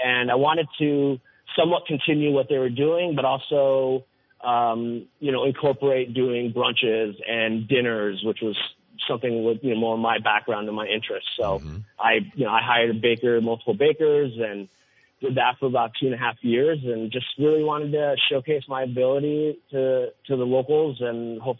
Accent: Philippines; born there; I was born in the Philippines

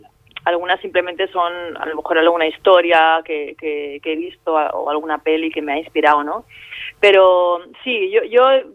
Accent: Barcelona, Catalonia, Spain; born there; now in Madrid, Spain; porque yo vivo, bueno, nací en Barcelona

